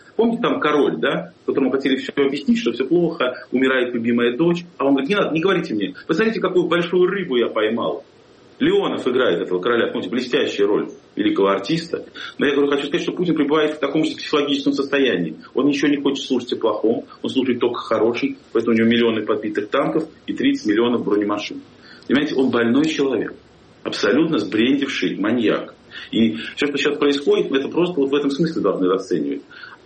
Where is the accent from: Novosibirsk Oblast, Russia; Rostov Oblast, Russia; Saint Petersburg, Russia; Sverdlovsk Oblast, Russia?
Saint Petersburg, Russia; всю жизнь прожил на Васильевском острове